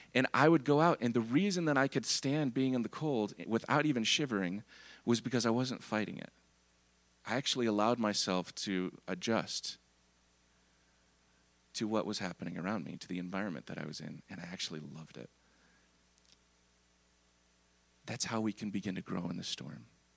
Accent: Florida, United States; moved away; also born or lived in Michigan; And when I was in high school, I loved the cold. because I came from Florida, humid, hot.

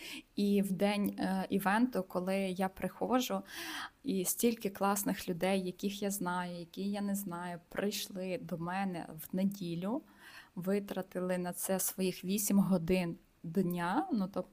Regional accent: Rivne, Rivne Oblast, Ukraine; бо я сама з Рівного, це маленьке містечко.

